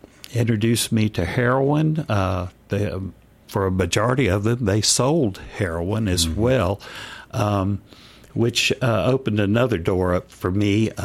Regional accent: Charlotte, North Carolina, United States; moved away as an adult; now in Asheville, United States; It's a whole different environment for me here as opposed to Charlotte. I came here to find recovery.

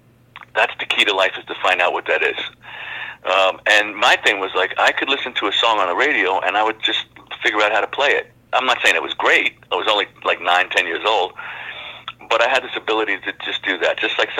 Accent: New York City, New York, United States; I started playing, my hand to God, 9 years old. I grew up in the Bronx.

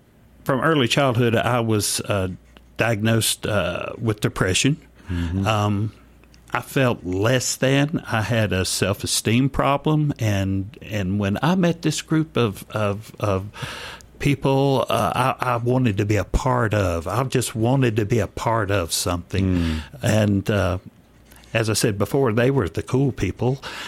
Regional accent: Charlotte, North Carolina, United States; moved away as an adult; now in Asheville, United States; It's a whole different environment for me here as opposed to Charlotte. I came here to find recovery.

